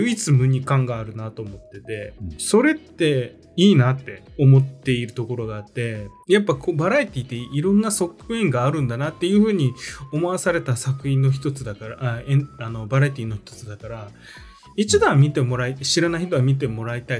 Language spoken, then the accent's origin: Japanese; Aichi, Japan; 例えばうちらは愛知の人間なんだけど